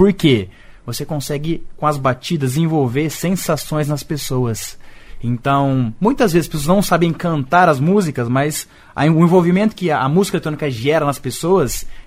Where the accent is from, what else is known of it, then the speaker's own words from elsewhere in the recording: Maringá, Paraná, Brazil; now in Balneário Camboriú, Brazil; Hoje eu moro em Balneário Camboriú. É. Eu sou natural de Maringá.